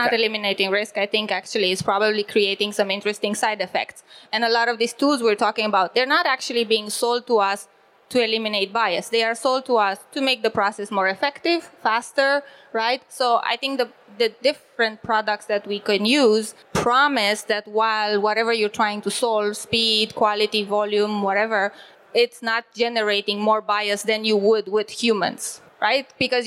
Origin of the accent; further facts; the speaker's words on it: Romania; now in Berlin, Germany; I live currently in Berlin. I'm originally from Romania